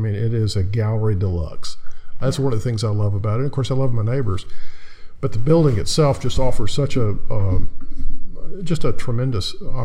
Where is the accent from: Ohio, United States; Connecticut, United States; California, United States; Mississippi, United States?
Mississippi, United States; also born or lived in Memphis / Abilene; now in Houston, United States; As I mentioned, I was born in Memphis, raised in rural Mississippi.